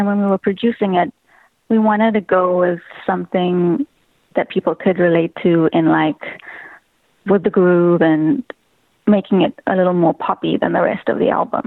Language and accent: English; Durban, KwaZulu-Natal, South Africa; growing up in Durban is super cool because you're surrounded by so many different cultures and pretty much everyone kind of influences each other, I guess.